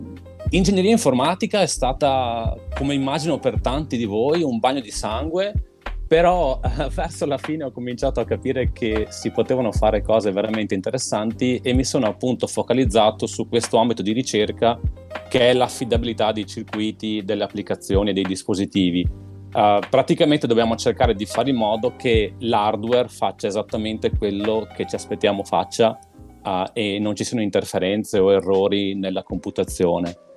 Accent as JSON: {"language": "Italian", "region": "Veneto", "country": "Italy", "tie": "born or raised there", "accent": "Venetian", "said": "adesso fisicamente sono a casa mia, sono tornato alle origini e come il mio accento vi farà intuire, sono in Veneto. A Bassano del Grappa, per essere precisi, un paesino vicino a Bassano del Grappa, sperso fra le colline della pedemontana veneta."}